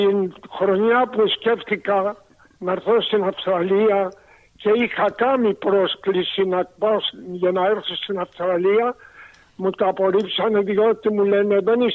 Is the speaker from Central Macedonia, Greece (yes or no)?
no; Corfu, Ionian Islands, Greece; Επειδή εγώ ήξερα και λίγο ιταλικά, επειδή είμαι από την Κέρκυρα